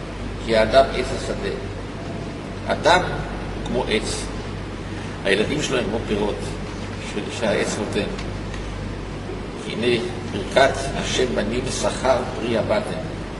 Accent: Jerusalem, Jerusalem District, Israel; now in Haifa, Israel; שאני הקטני ירושלמי, אומנם אני עכשיו גר בחיפה, אבל אני ירושלמי.

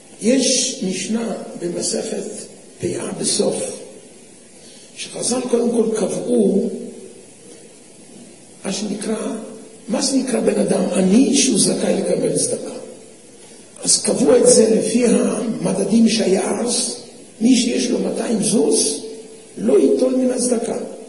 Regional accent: Russia; now in Israel; אני בילדותי הייתי בגן עדן של הפועלים, זה רוסיה הסובייטית.

